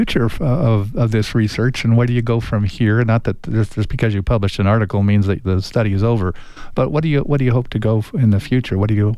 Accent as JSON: {"language": "English", "town": "Tucson", "region": "Arizona", "country": "United States", "said": "When you travel to New York or to Chicago and you hop in an Uber or a taxi and someone says, where are you from? You say, oh, well, I'm from Tucson, Arizona."}